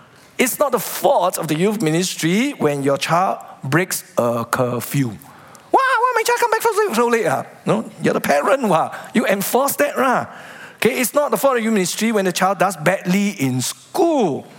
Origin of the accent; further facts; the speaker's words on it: Singapore; As Singaporean parents, we get caught up in the rat race.